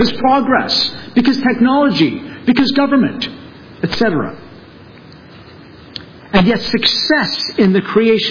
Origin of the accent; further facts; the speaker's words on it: Toronto, Ontario, Canada; I was 28 when I got my first car. I was from Toronto. We had bus and subway.